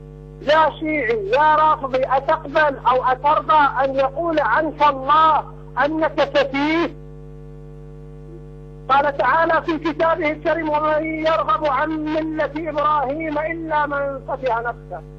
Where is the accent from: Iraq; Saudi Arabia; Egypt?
Iraq; انا امام وخطيب من العراق.